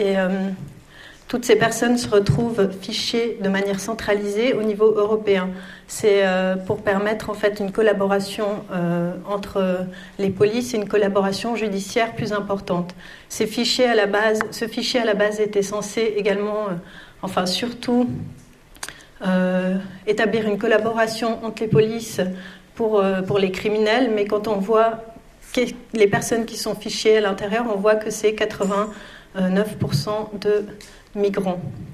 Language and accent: French; Switzerland; 90 jours, je suis suisse.